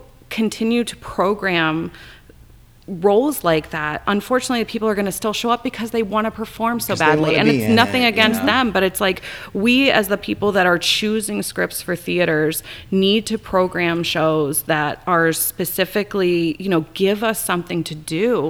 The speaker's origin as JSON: {"language": "English", "region": "East Coast", "country": "United States", "lives_now": "Omaha, United States", "said": "I come from the East Coast, and so I've moved around a lot"}